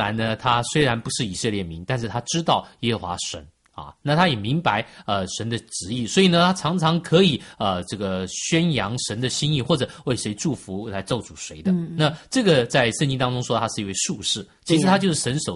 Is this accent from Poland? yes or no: no; China; 哎，这个人呢，照我们中国人讲法是，这个受人之托，忠人之事